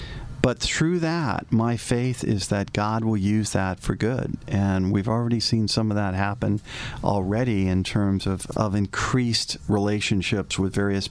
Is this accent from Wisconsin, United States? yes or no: no; Glendale, California, United States; We grew up in Glendale, and in Glendale there are many brush fires and up in the hills, and we were in Shoal Canyon, if anyone knows where that is, and where my parents lived and where I grew up.